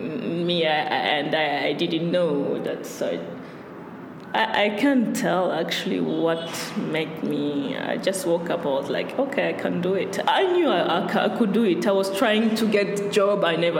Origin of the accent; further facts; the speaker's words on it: Belgium; English is a second language; I'm Belgian, but people will ask me, where are you from? If I say I'm from Belgium, but where are you from, really?